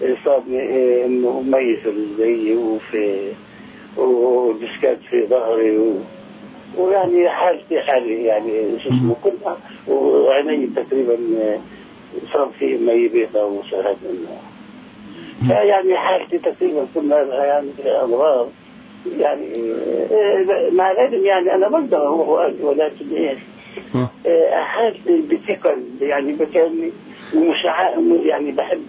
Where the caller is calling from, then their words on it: Nablus, West Bank, Palestine; أنا من نابلس